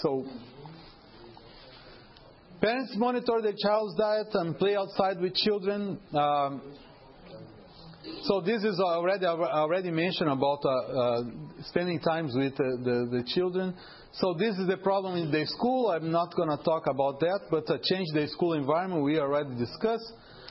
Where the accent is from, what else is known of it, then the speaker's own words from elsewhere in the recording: South Region, Brazil; English is a second language; I am from South.